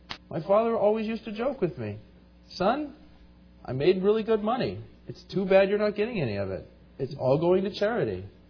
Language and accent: English; Ventura, California, United States; born there; I was born in Ventura